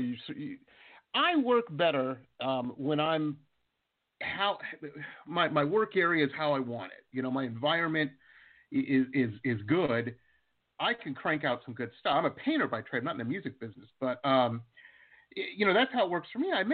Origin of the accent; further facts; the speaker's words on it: Detroit, Michigan, United States; I grew up in Metro Detroit, so that was I was kind of surrounded when I was a kid, a youngster coming up, you know, with Motown, of course, and all of the influence of that.